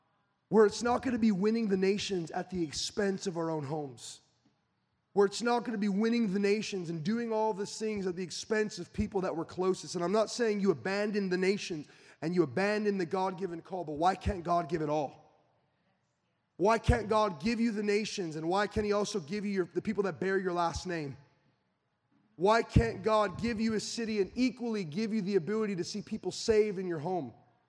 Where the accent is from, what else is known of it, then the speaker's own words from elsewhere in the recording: California, United States; I mean, I'm from NorCal. I know how that all works.